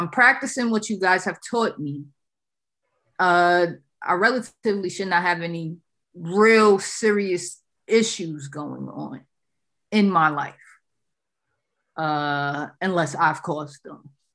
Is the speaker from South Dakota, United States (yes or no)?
no; New York, United States; I'm from New York. I talk like this.